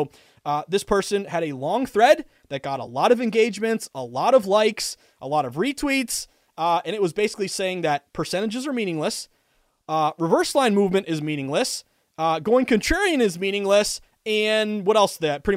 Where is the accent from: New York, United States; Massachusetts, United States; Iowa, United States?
Massachusetts, United States; also born or lived in Vermont; now in Boston, United States; If you are like me and you live in the great state of Massachusetts, I was born and raised in Western Mass. Went up to the University of Vermont for college. Moved to Boston when I was 21, and I've been here ever since.